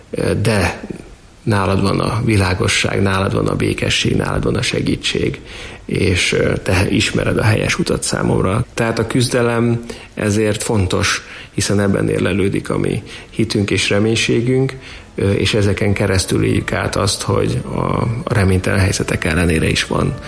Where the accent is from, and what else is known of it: Hungary